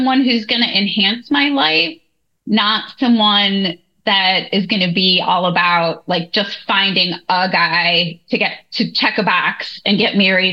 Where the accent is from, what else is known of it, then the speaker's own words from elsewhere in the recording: Illinois, United States; I grew up in the Chicago suburbs.